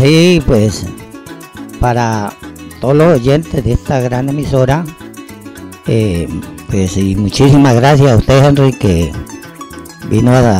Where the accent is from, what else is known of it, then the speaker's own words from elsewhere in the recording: Trinidad, Casanare, Colombia; born there; yo nací en la costa del Pauto, municipio de Trinidad Casanare.